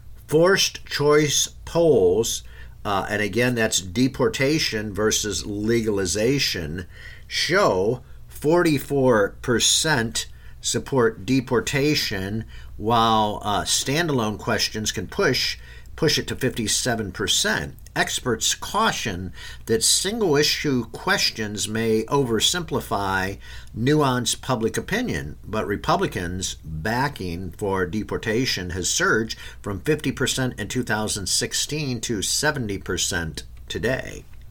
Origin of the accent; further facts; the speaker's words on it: Michigan, United States; I can tell you, having been born and raised in Michigan, lived there most of my life